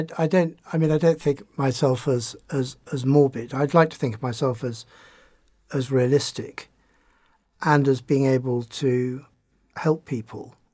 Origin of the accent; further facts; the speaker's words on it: United Kingdom; I'm British.